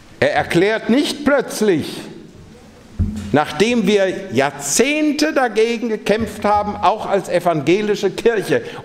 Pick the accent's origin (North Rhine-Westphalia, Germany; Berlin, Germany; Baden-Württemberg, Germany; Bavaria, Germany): North Rhine-Westphalia, Germany; Münster; Auch der westfälische Frieden aus meiner Heimat Münster